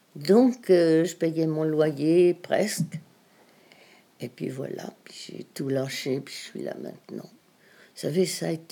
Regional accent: Nantes, Pays de la Loire, France; je suis nantaise, je suis née à Nantes, rue de la Tour d'Auvergne, près de la place La République

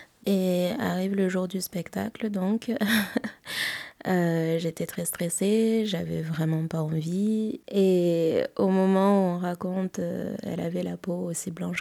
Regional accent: Madagascar; En fait, je suis malgache, du coup j'ai la peau... Je suis black, quoi, comme on dit.

